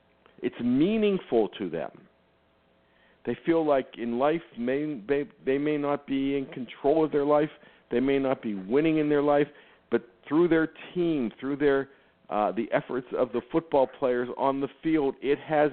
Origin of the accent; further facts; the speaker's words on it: Pittsburgh, Pennsylvania, United States; because originally I am from Pittsburgh, spent most of my life there.